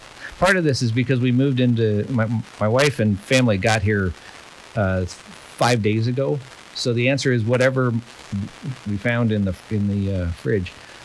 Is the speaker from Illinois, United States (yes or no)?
yes; Fox Lake, Illinois, United States; also born or lived in Aurora / Pittsburgh; So I grew up in a town called Fox Lake, north of Chicago. I actually went to high school in Aurora, Illinois, which was west of Chicago.